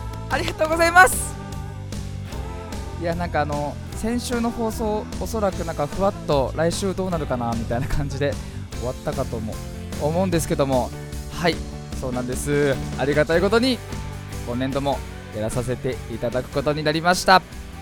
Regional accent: Fujisawa, Kanagawa, Japan; この番組は藤沢出身の俳優タレントとして活動する … と、藤沢出身のハートフルをモットーとする不動産屋さん…社長による藤沢ラバーコンビでお送りする地元密着番組です。

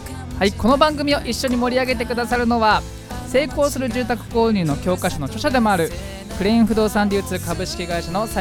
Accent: Fujisawa, Kanagawa, Japan; 藤沢出身の俳優タレントとして活動する私

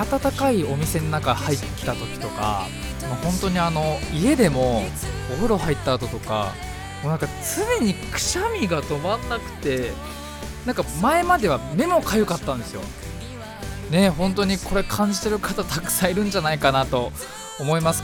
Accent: Fujisawa, Kanagawa, Japan; 藤沢出身の俳優タレントとして活動する私

